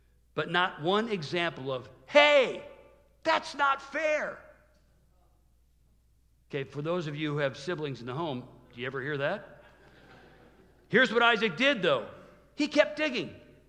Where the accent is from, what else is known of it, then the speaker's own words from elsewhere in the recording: Midwest, United States; We moved out to California. I started a job there. Within 2 weeks, it rained one day. And you know, we grew up in the Midwest.